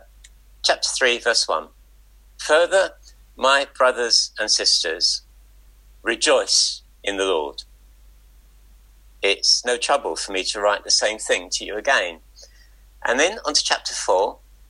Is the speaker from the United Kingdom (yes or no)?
yes; London, United Kingdom; I grew up in North London, home of a very important and good football team, and I was a post-war child